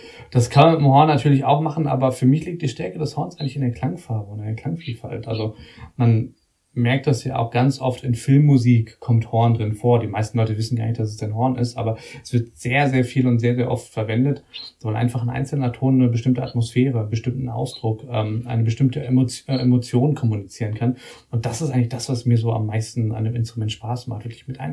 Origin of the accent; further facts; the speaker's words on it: Göttingen, Lower Saxony, Germany; ich komme aus Göttingen, das ist eine mittelgroße Stadt, würde ich mal sagen, jetzt nicht riesig, aber auch nicht wahnsinnig klein.